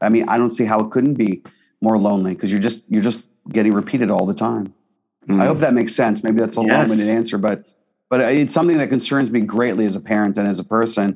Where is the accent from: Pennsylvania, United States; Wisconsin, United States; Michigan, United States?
Pennsylvania, United States; Pittsburgh; I think about growing up in Pittsburgh and the way that I grew up and some of the values that I grew up with.